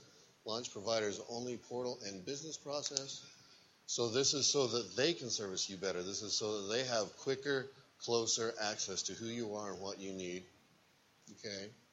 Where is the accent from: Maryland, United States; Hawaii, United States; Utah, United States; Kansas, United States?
Utah, United States; Heck, I am from Utah, right? I give myself away.